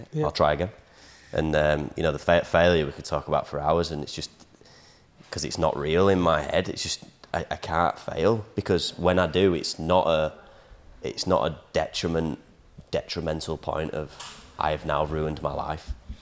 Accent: Leeds, Yorkshire and the Humber, United Kingdom; accent: Leeds; Mine's my own Leeds accent in my head when I'm talking to myself.

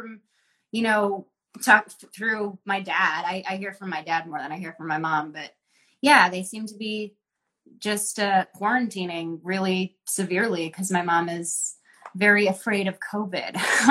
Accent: Philippines; because I have the lovely experience of being a Jew, but also being Filipino and having the most spicy, greasy, oily food ever

